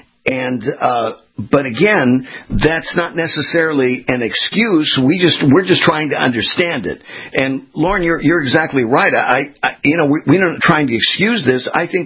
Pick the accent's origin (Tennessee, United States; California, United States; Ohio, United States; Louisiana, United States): California, United States; And I'm a West Coast guy. I'm born and raised in California. I go to New York for the first time, order a cup of coffee.